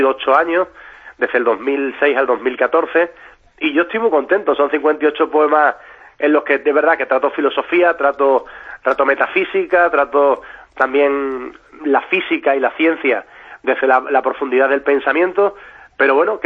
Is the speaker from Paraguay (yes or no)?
no; Extremadura, Spain; No puedo, por supuesto, dejar mucho mi tierra, ni mis amigos, ni mi familia. Pero sí es verdad que viendo Extremadura desde la distancia, yo que toda la vida he creado y he vivido en Extremadura